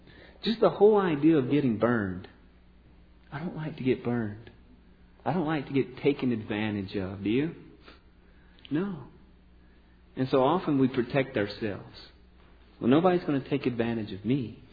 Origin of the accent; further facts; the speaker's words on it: Louisiana, United States; accent: Cajun; And growing up in Louisiana, I can go Cajun pretty quickly if I'm talking with somebody.